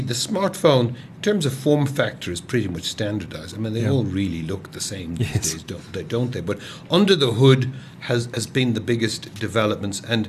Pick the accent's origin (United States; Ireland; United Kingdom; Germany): Ireland; accent: Irish; moved away as an adult; now in South Africa; Well, the South African input is me. although my accent is Irish, I've lived here 26 years.